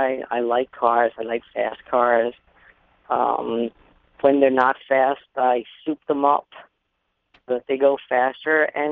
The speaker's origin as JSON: {"language": "English", "country": "Puerto Rico", "tie": "born or raised there", "also_born_or_lived": "Brooklyn, United States", "moved": "yes", "lives_now": "United States", "said": "No, actually, I was only born there. I was raised in Puerto Rico."}